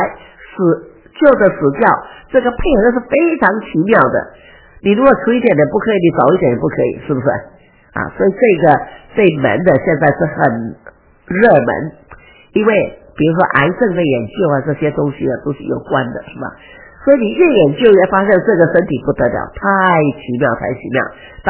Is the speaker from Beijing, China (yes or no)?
no; Xiamen, Fujian, China; 以前我小的时候在鼓浪屿呢，有一位呢，人家是外面偷偷说他是一个。